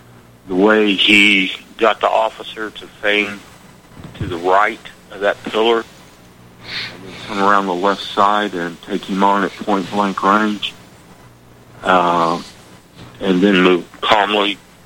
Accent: Dallas, Texas, United States; I grew up in Dallas.

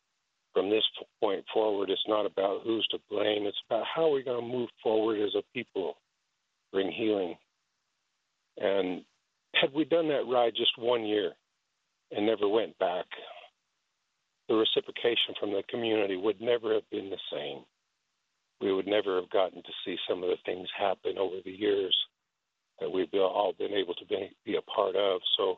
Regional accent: Long Plains First Nation, Manitoba, Canada; now in United States; I tell you, I'm from Kentucky area, but originally I'm from Long Plains First Nation, Manitoba, Canada. After the exile time, a lot of the Dakota people moved north, and that's where I came from.

